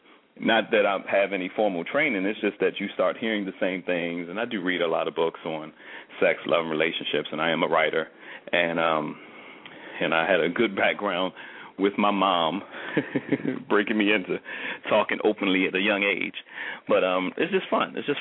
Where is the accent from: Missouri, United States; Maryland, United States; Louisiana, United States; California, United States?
Maryland, United States; Baltimore; real brief, I'm from Baltimore, Maryland.